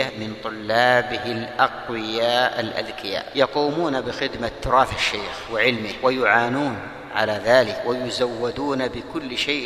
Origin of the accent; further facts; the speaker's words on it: Yemen; عندنا في اليمن يا إخواني في الله على سبيل المثال 21 محافظة